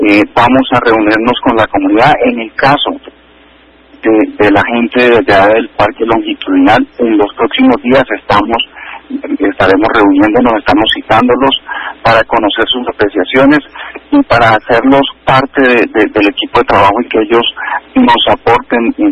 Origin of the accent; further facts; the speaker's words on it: Cali, Valle del Cauca, Colombia; En la medida que nosotros como caleños tengamos actividad en unos horarios incluso superiores